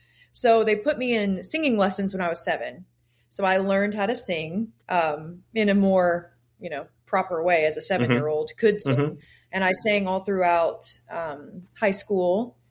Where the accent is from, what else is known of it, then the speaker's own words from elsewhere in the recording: Kentucky, United States; But yeah, I grew up in Kentucky